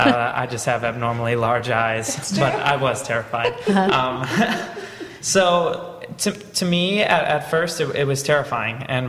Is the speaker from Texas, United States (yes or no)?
no; Kentucky, United States; because it's essentially a Southern drawl, and I was raised in Kentucky, and I had just spent the last 7 years of my life kicking that habit